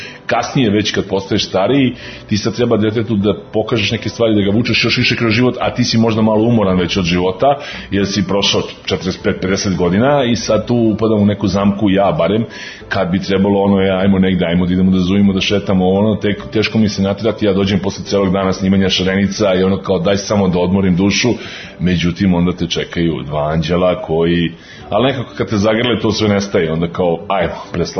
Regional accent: Belgrade, Serbia; u Beogradu sam rođen, u Beogradu sam odrastao i rock and roll sam slušao.

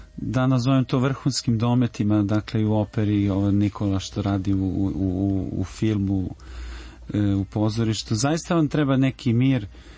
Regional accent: Opovo, Vojvodina, Serbia; also born or lived in Belgrade; Ja sam odrastao u Opovu i živao neko vreme sa porodicom u Beogradu, onda smo odustali od ove gužve i svega što nosi Velegrad.

